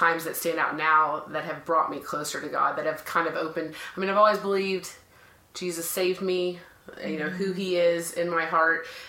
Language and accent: English; Dallas, Texas, United States; Sure. I am from Dallas, so always been here.